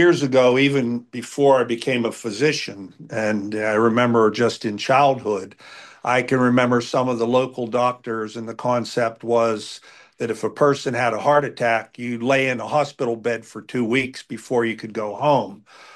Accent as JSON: {"language": "English", "town": "Greensburg", "region": "Pennsylvania", "country": "United States", "tie": "born or raised there", "also_born_or_lived": "Morgantown, United States", "said": "The goal was for me to eventually come back to my hometown. I spent 6 years down in Morgantown, West Virginia, and worked at Mon Health down there. But eventually, when the opportunity arose, I moved back to Greensburg."}